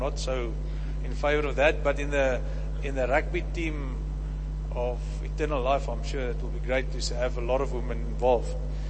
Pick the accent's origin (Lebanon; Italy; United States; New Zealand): Italy; I came to visit from Italy, and I went to the Baptist church on the other side of the town there